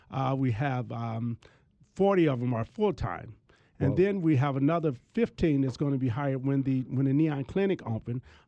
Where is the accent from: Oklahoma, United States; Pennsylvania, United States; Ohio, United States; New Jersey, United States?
Ohio, United States; Cleveland; Obviously, I grew up in the Huff neighborhood.